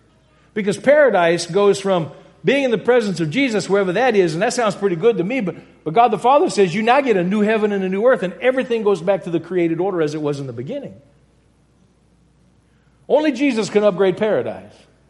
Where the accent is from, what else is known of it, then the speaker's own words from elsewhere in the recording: Louisiana, United States; I grew up in Louisiana. And double negatives are just part of the culture there.